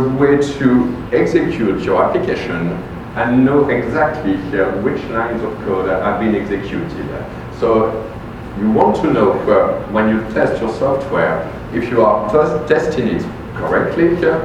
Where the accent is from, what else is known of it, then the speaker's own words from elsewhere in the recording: France; accent: French; English is a second language; you will have to deal with my French accent.